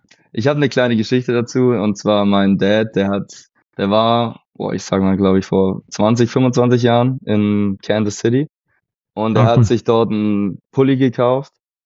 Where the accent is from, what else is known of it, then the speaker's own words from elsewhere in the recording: Baden-Württemberg, Germany; now in Minnesota, United States; 21 Jahre alt, eigentlich schon ein bisschen älter für ein Freshman am College. Ich komme aus einem kleinen Dorf Richtung Stuttgart und ich studiere jetzt hier in Minnesota, im Minnesota West Community College.